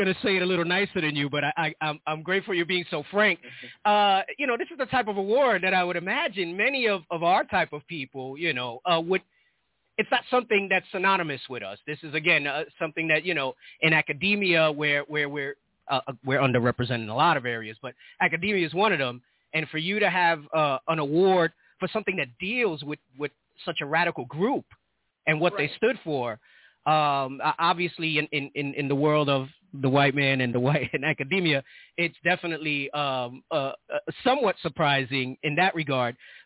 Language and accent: English; Bronx, New York, United States; moved away as an adult; now in Phoenix, United States; I'm from the Bronx as well. I'm a lifelong Bronx native. I'm here in Phoenix, Arizona now for the past 5 years, but I lived all my life in the Bronx as well.